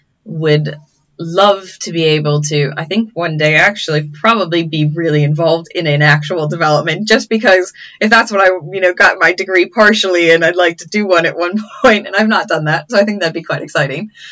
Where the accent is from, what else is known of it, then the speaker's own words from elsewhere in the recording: Chicago, Illinois, United States; I'm from Chicago, so I should say deep pan, but I'm going thin and crispy.